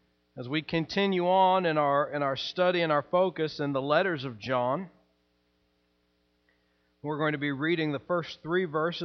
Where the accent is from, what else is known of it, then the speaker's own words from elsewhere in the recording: Missouri, United States; There will come a day when the fact that I'm even from Missouri won't even be a thought in my mind.